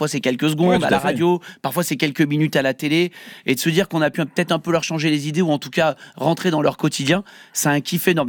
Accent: Provence-Alpes-Côte d'Azur, France; Et c'est pas vrai, je viens pas d'Aix, ma mère est aixoise, mais moi non, je viens des Aures.

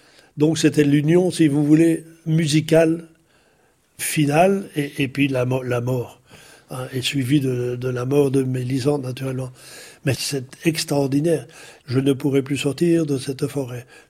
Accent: Brussels, Brussels-Capital Region, Belgium; born there; Je suis né à Bruxelles au mois d'août 1940.

